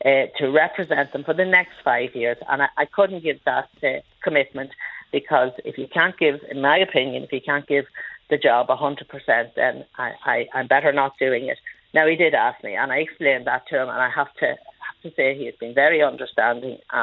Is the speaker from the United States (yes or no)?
no; Ulster, Ireland; accent: Monaghan; particularly about my Monaghan accent on many occasions, and I have to say I'm very proud of my Monaghan accent